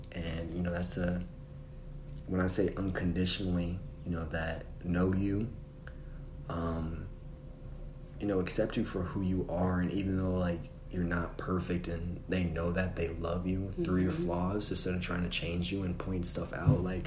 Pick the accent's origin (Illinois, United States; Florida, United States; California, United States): Florida, United States; Orange Park; I was raised in Orange Park, Florida. You know, I usually just say Jacksonville, Florida for people